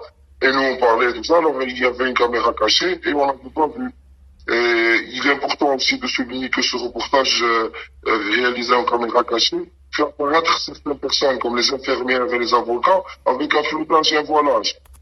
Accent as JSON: {"language": "French", "country": "Algeria", "said": "Même pour le renvoyer chez nous en Algérie, ils veulent pas."}